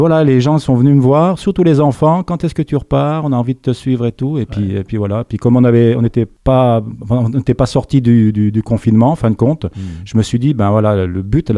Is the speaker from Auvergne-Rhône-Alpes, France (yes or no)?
yes; Évian-les-Bains, Auvergne-Rhône-Alpes, France; born there; j'avais fait Évian où je suis né